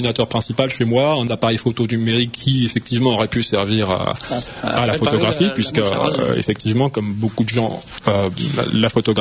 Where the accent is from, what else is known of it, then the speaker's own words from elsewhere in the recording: France; Français qui tient quand même au patrimoine historique